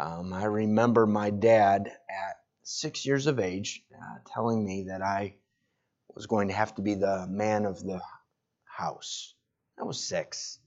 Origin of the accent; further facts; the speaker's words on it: Rochester, New York, United States; also born or lived in Buffalo; I was born in Buffalo, moved to Rochester when I was about 6 months old. My dad worked as a manager for Tops, and they moved him across town. My immediate family is in Rochester, but I have family in Amherst.